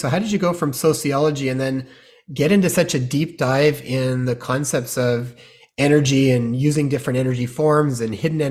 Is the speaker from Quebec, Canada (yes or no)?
no; British Columbia, Canada; we found that you're not too far from us in Canada here, we thought that's actually really exciting. I grew up in the Okanagan